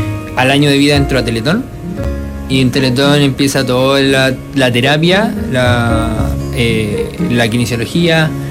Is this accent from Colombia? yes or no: no; Hualpén, Biobío, Chile; born or raised there; moved away as an adult; also born or lived in Talcahuano; now in Santiago, Chile